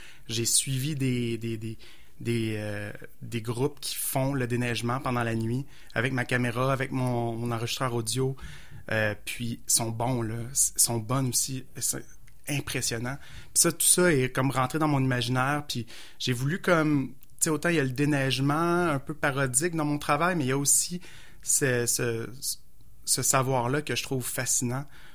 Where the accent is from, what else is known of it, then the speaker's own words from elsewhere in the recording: Quebec, Canada; en fait, je viens de la Montérégie, puis j'ai vécu le verglas.